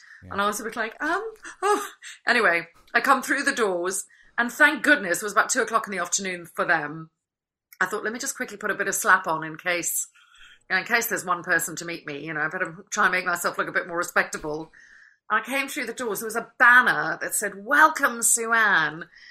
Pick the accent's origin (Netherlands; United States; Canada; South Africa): South Africa; I remember when I was growing up in South Africa